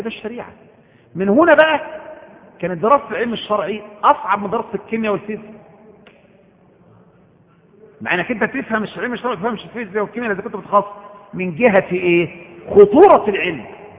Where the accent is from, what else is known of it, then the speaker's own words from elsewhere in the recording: Egypt; وده إحنا كإخوة مصريين كلنا يعني، وأنا واحد منكم